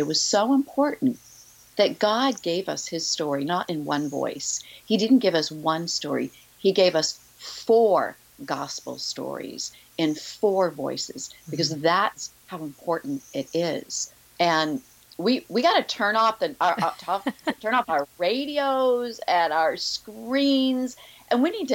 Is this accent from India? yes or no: no; New Hampshire, United States; I grew up in New Hampshire and kind of in the woods of New Hampshire, very rural background.